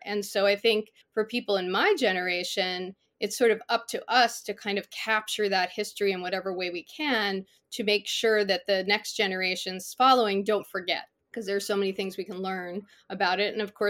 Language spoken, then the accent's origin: English; Connecticut, United States; And so when I grew up in Connecticut, I would hear some stories from my aunts and my uncles and my father about this time and how they had to leave their home.